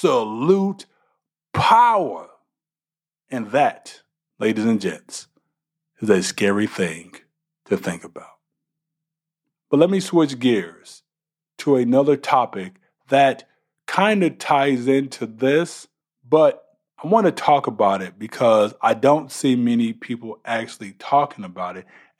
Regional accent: Texas, United States; I actually looked into voter registration from my home state of Texas

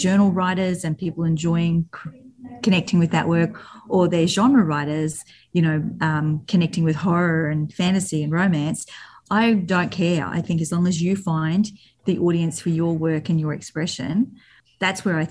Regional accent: Australia; as an Australian

